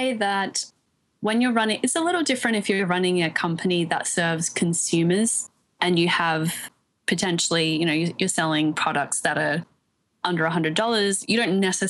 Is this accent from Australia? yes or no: yes; Australia; moved away as an adult; now in New York City, United States; ended up moving from my home country of Australia to New York City to work in banking